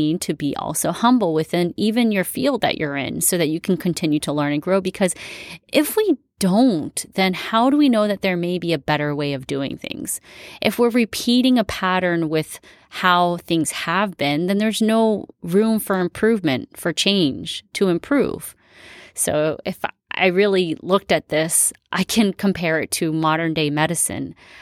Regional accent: Florida, United States; And I'm from South Florida. So we have a very large population of Cuban immigrants that came here.

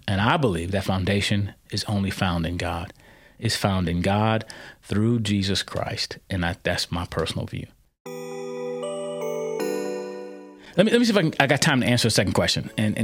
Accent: United States; I'm an American. I was born and raised in America. I benefited greatly from America.

